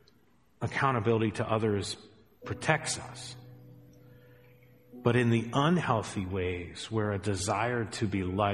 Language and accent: English; Montana, United States; Remember in my hometown when I first got saved, there was a whole group of people in the church that loved gambling. They loved playing little poker machines. But it was a small town in Montana